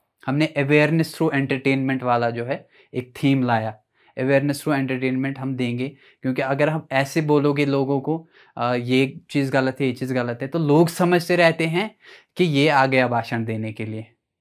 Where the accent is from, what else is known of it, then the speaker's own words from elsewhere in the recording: Jammu and Kashmir, India; because हम south Kashmir से belong करते थे, गाँव का कोई लड़का मिलता था गाली दे के जाता था